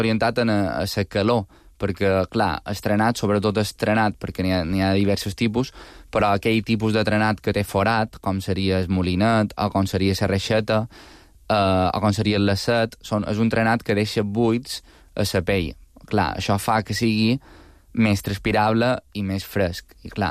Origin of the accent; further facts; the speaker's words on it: Sant Joan, Balearic Islands, Spain; a Sant Joan, per exemple, que és el meu poble